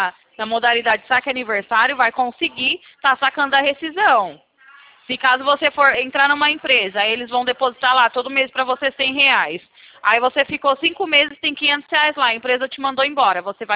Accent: São Paulo, Brazil; E eu sou aqui de São Paulo

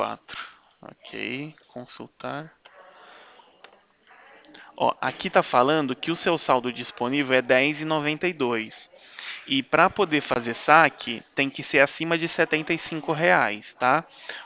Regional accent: São Carlos, São Paulo, Brazil; Eu sou de São Carlos

